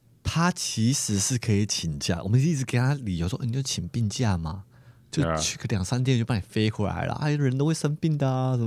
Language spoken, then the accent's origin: Chinese; Taiwan; 我们是台湾来的